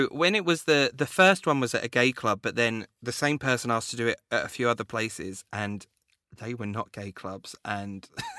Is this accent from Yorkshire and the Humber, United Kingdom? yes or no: no; Romford, London, United Kingdom; That's what Essex is like. It's not the fabulous that you see on TOWIE. That's what growing up in Romford's like.